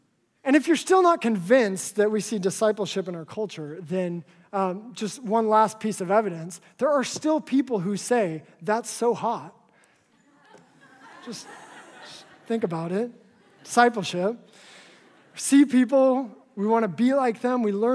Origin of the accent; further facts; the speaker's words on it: Seattle, Washington, United States; So for me, growing up around Seattle in the 1990s, that meant … alternative